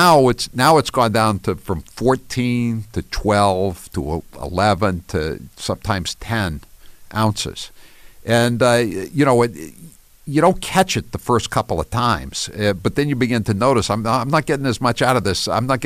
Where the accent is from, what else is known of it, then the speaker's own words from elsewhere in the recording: New Hampshire, United States; 603, I'm an electrician from New Hampshire.